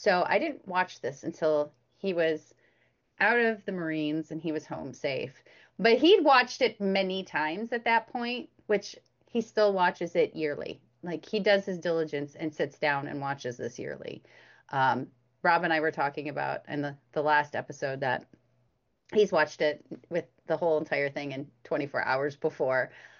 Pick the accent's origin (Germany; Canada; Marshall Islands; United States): United States; then maybe I don't deserve to have all of the freedom that I do as an American woman.